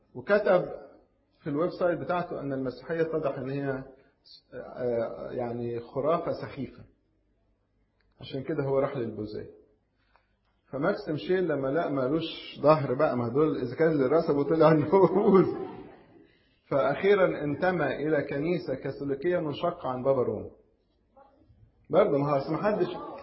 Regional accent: Egypt; ولذلك سيدنا البابا كمان عندنا في مصر يعمل إزاي

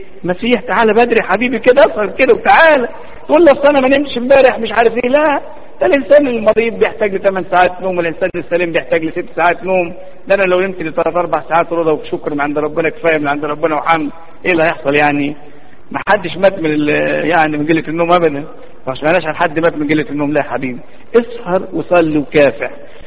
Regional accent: Upper Egypt, Egypt; زمان عندنا في الصعيد

